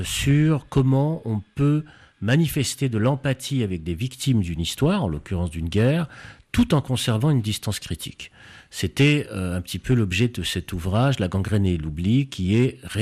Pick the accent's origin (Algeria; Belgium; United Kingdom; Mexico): Algeria; Constantine, Constantine Province; C'était un quartier dans lequel j'ai grandi, qui était un quartier judéo-musulman, fondamentalement, qui est un quartier mêlé